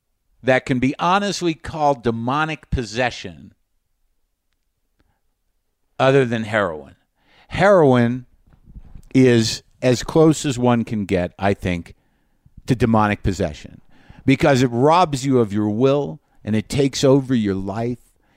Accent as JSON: {"language": "English", "region": "New Mexico", "country": "United States", "said": "I am in my home state of Nuevo Mexico. I'm up in the Santa Fe area."}